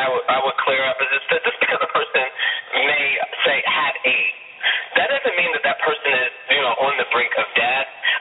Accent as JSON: {"language": "English", "country": "United States", "said": "I'm an American, but like, you know, I have a different experience as would another American."}